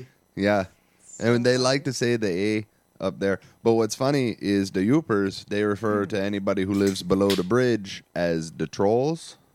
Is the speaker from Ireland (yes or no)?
yes; Ireland; I am Irish, but I can't do an Irish accent.